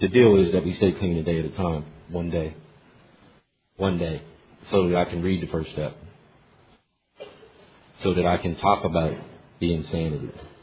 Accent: Pennsylvania, United States; I'm from Pennsylvania.

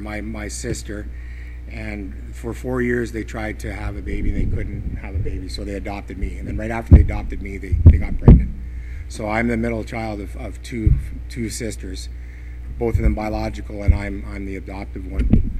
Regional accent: England, United Kingdom; I'm standing between my wife and a friend, and they're both French, I'm English.

